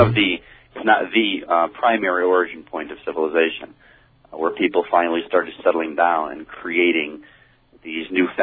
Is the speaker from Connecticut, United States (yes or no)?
yes; Connecticut, United States; also born or lived in New York; I grew up right about in central Connecticut.